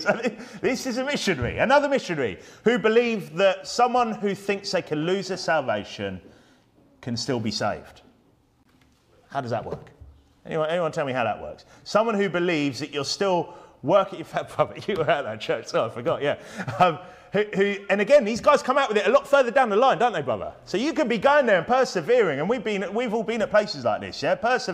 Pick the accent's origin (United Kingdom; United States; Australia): United Kingdom; England; So look, I'm an English speaker, yeah? I don't speak another language well enough to even consider myself semi-fluent, okay? I'm like most English people in this station who are like that.